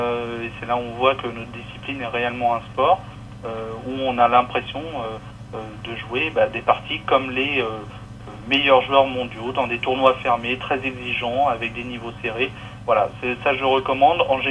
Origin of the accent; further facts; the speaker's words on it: Le Mans, Pays de la Loire, France; je suis natif du Mans et je suis chauvin.